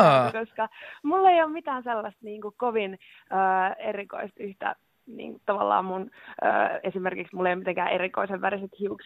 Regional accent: Helsinki, Uusimaa, Finland; Mä oon ihan Helsingistä kotoisin. Mä oon Koskelassa kasvanut.

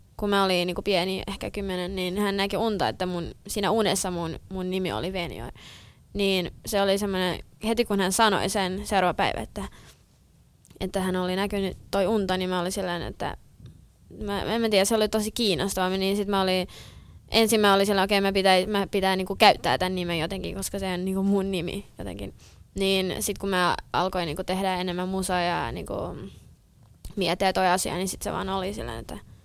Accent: Kauniainen, Uusimaa, Finland; moved away as an adult; now in Stockholm, Sweden; Mä oon siis Kauniaisista kotoisin täällä Suomesta. Suomessa. Ja, mutta mä oon lukion jälkeen mä muutin Tukholmaan.

